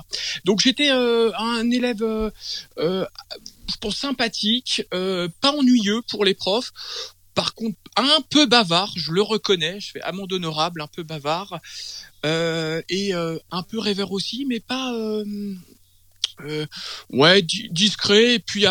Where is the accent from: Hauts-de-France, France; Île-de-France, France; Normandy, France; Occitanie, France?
Île-de-France, France; Saint-Germain-en-Laye; also born or lived in Poissy; J'ai grandi à Saint-Germain-en-Laye, alors je suis né à Poissy, hein, donc dans les Yvelines, pur yvelinois. J'ai grandi à Saint-Germain-en-Laye, j'ai grandi en plus pas loin d'où j'habite actuellement